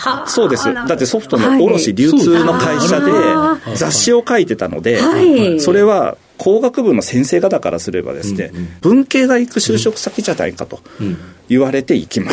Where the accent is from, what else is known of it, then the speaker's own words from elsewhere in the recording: Mishima, Shizuoka, Japan; 静岡県の三島市というところでございます。